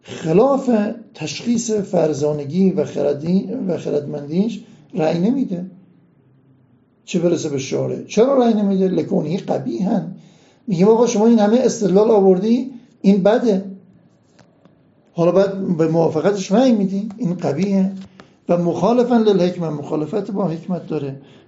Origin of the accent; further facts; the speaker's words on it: Hamadan, Iran; ما هم همدانی هستیم